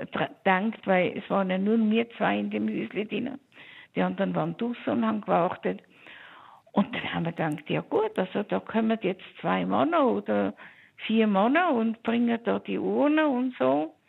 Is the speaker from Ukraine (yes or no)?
no; Germany; now in Switzerland; Ich bin ja ursprünglich Deutsche. Und dann als ganz junges Mädchen